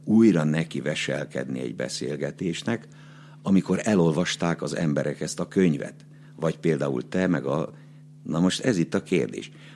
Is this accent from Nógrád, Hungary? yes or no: yes; Nézsa, Nógrád, Hungary; born there; Kistarcsa, Csömör, Gödöllő, mint szülőfalum itt, Nézsa, Vác